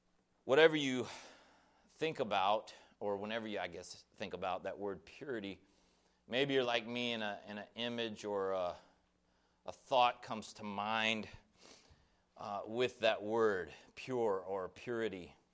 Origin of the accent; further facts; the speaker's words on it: Texas, United States; Growing up in Texas, we'd go out and we'd play, and there was a creek that flowed not too far from the house.